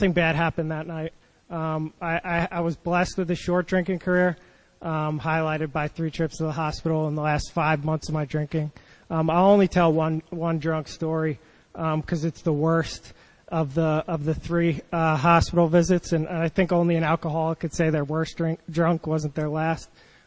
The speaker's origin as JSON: {"language": "English", "region": "New Jersey", "country": "United States", "tie": "born or raised there", "said": "So I grew up in New Jersey."}